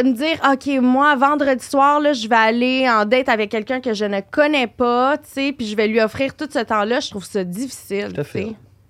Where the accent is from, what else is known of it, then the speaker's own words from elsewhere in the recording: Montreal, Quebec, Canada; also born or lived in Candiac; Parce que j'ai grandi à Montréal.